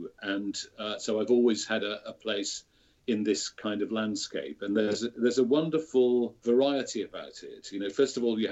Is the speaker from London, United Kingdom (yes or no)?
no; Sheffield, Yorkshire and the Humber, United Kingdom; but I was born and brought up in Sheffield.